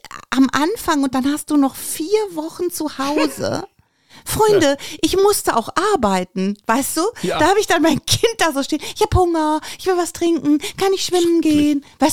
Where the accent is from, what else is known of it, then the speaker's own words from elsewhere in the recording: Nettetal, North Rhine-Westphalia, Germany; Jetzt ist meine Heimat nicht so weit weg. Es ist der Niederrhein, es ist Nettetal. Ich weiß nicht, vielleicht kennt ihr das, liegt an der holländischen Grenze.